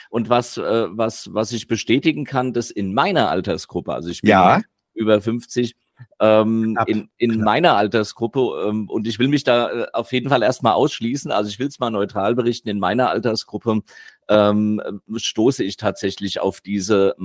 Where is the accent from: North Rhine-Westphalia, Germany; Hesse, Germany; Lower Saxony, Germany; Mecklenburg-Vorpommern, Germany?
Hesse, Germany; Frankfurt; ich komme ja aus Frankfurt